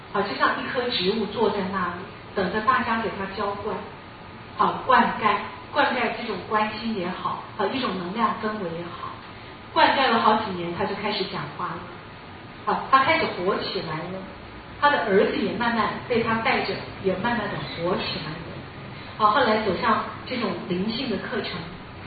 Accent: Taipei, Taiwan; 我从小就是住在淹水区，好，那个时候是信义计划区，现在怎么可能淹水？可是我从小就住在那个会淹水的地方。

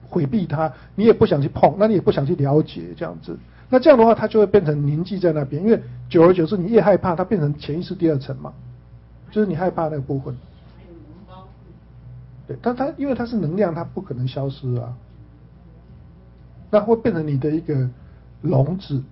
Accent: China

